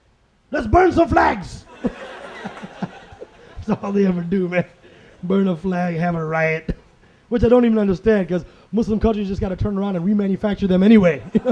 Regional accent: India; I'm from India. I took that personally.

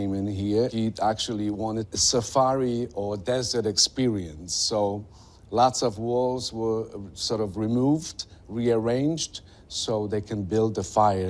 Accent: Poland; English is a second language; now in United States; I'm originally from Poland.

